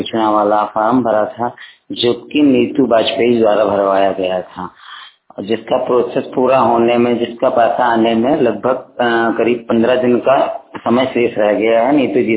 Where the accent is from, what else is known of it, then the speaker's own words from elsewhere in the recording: Awantipuram, Uttar Pradesh, India; मैं अवंतीपुरम का निवासी हूँ।